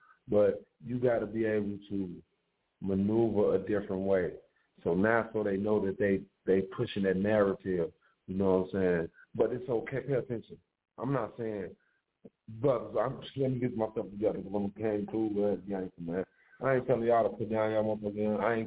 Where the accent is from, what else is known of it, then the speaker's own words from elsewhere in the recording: Chicago, Illinois, United States; I'm from Chicago, but Haiti the Great love the burros.